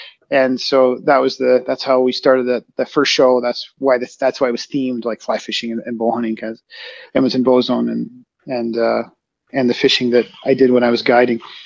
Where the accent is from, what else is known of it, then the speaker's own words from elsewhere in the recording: Edmonton, Alberta, Canada; born there; also born or lived in Hawaii; Edmonton, and then I was in Hawaii as a young guy, so I was in back and forth from Edmonton to Hawaii when I was really little